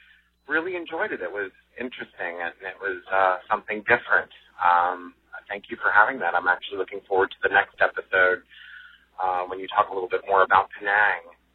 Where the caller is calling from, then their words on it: Orlando, Florida, United States; Hey, John … from Orlando. Rainy, hot, humid day here in Orlando.